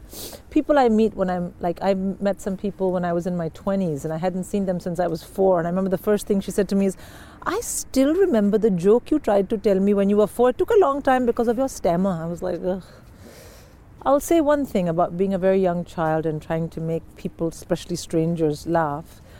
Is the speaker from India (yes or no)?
yes; Delhi, India; Well, because I was from Delhi